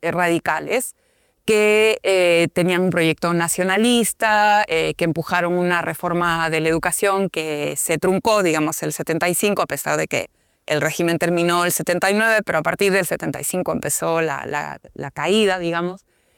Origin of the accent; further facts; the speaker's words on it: Peru; como muchos peruanos he seguido, digamos, todas las discusiones